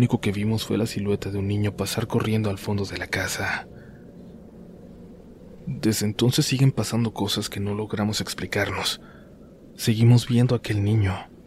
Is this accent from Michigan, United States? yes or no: no; Long Beach, California, United States; born there; A mí me tocó nacer aquí en Long Beach, California. Mis hermanos mayores nacieron en México y yo no tuve quizás tanto contacto con mis raíces mexicanas.